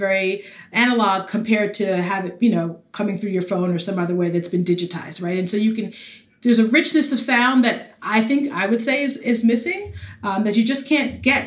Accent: The Bronx, New York, United States; But I grew up in the Bronx, New York.

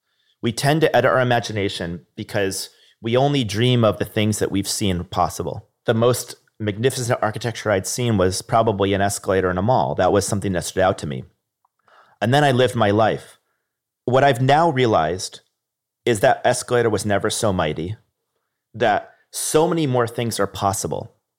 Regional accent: Niskayuna, New York, United States; I remember growing up in Niskanen, New York.

